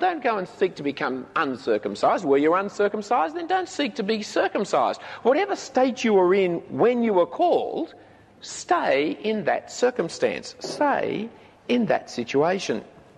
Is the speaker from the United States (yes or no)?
no; Australia; I'm a printer's son. It is not accidental that I'm an Australian. It is not accidental that I grew up in the eastern suburbs.